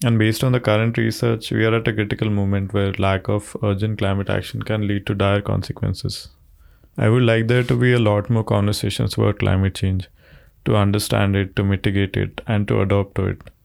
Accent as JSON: {"language": "English", "country": "India", "said": "I'm from India."}